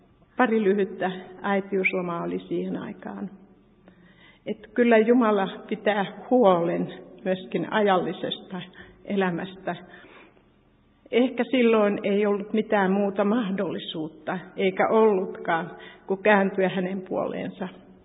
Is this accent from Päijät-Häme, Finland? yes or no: yes; Padasjoki, Päijät-Häme, Finland; Olen syntynyt Padasjoella. Meillä oli suuri perhe, 8 lasta, josta minä olen nuorin. Isä oli kirvesmies